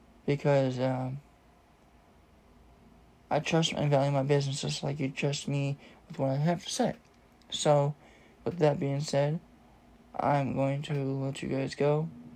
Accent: Washington, United States; born there; also born or lived in Killeen, Texas / Charleston, South Carolina; I was born in Washington State, but I was born and raised in different states. Four to six of them exactly.

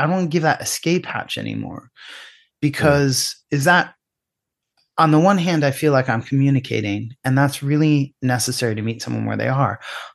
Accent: Syria; look, I'm Syrian. So I have the benefit of being like part of, I mean, I'm half Irish as well

